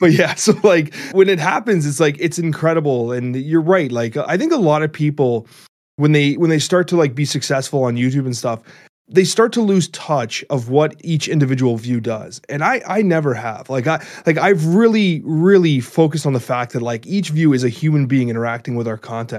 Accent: Canada; listen, we're as Canadian as they come, man.

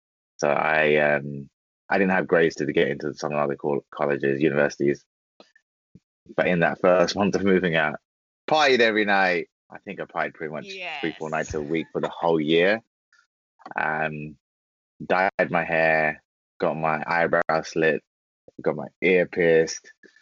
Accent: London, United Kingdom; growing up in London and working in the industry, there's actually very few of us who are actually born in London.

